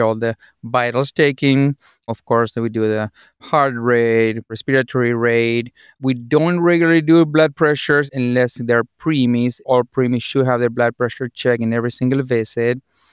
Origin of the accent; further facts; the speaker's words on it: Argentina; English is a second language; moved away as an adult; also born or lived in Chicago; now in Bourbonnais, United States; I was born and raised in Argentina. I did my medicine school back in Argentina as well. I've been in the U.S. for a little bit over 17 years.